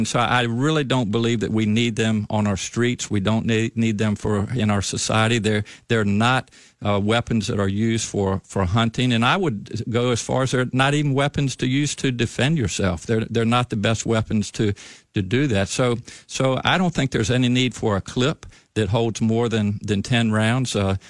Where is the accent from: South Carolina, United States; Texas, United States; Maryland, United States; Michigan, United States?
Maryland, United States; I grew up hunting on the Eastern Shore.